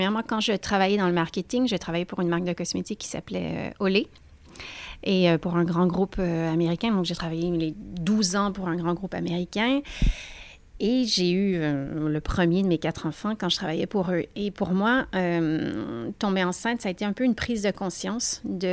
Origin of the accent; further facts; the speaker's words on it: Montreal, Quebec, Canada; moved away as an adult; je suis d'origine canadienne, donc j'ai été élevée à Montréal avec un papa français et une maman québécoise. Et je suis restée jusqu'à 20 ans à Montréal